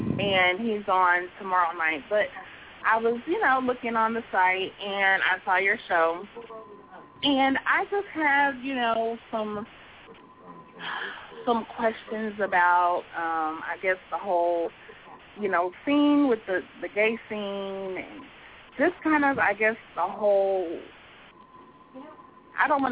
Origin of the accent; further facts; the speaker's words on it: St. Louis, Missouri, United States; I'm from St. Louis.